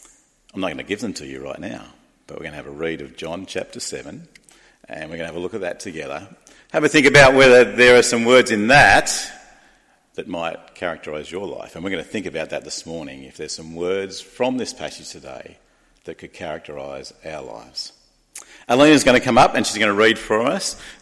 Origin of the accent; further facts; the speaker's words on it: Tasmania, Australia; As we were working towards my mother-in-law's funeral, we're from Tasmania.